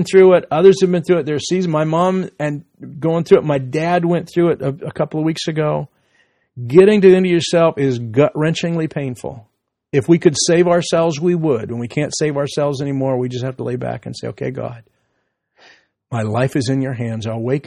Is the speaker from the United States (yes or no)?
no; New Zealand; Hospitals were much lower grade than my home country, New Zealand.